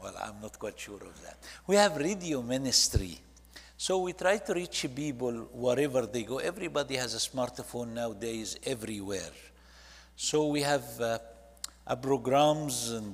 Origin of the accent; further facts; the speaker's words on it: Egypt; I'm from Egypt, and we don't call ourselves Arab. We're Egyptian.